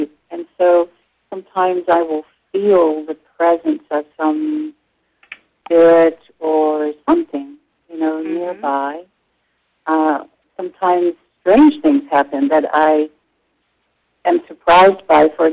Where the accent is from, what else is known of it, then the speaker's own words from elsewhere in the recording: Kentucky, United States; I grew up in Kentucky along a river, and there were woods nearby, and I would go out into the woods and look for mosses.